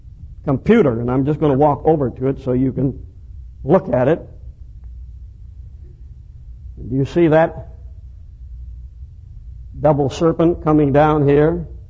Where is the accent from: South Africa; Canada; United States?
Canada; Now don't take that political because I'm a Canadian.